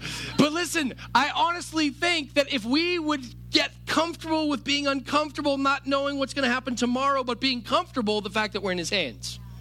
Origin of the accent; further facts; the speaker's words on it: Virginia, United States; I'm from Virginia. I can say y'all. It's not hipster. I grew up my whole life here.